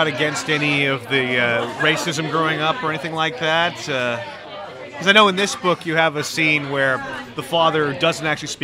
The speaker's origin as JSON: {"language": "English", "region": "California", "country": "United States", "tie": "born or raised there", "said": "Because I certainly never saw anybody growing up in California."}